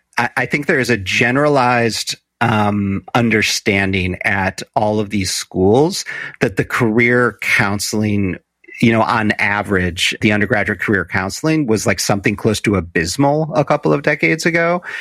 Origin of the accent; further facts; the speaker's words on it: Chicago, Illinois, United States; The research only goes back 35 years or something like that, you know, to when I was growing up in Chicago.